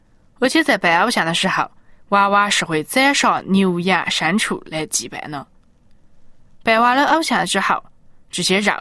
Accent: China; 我们中国人喜欢喝茶，但是呢，美国人喜欢喝咖啡。

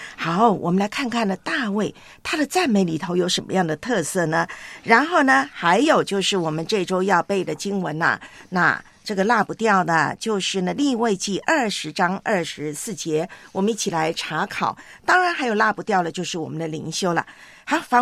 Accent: Taiwan; 因为呢今天在我的老家台湾是放假。

